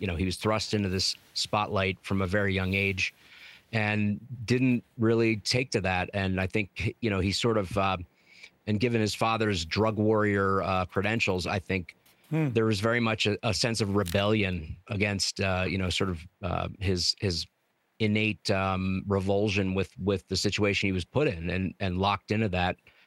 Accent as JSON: {"language": "English", "town": "Wilmington", "region": "Delaware", "country": "United States", "tie": "born or raised there", "said": "I grew up in Wilmington, Delaware. And so we went to church with the Bidens every Sunday."}